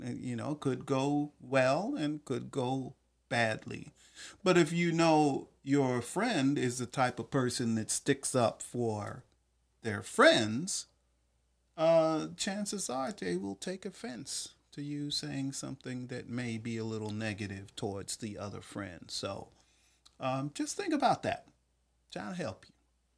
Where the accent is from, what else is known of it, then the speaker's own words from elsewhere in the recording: New York, United States; As many of you know, I grew up in New York.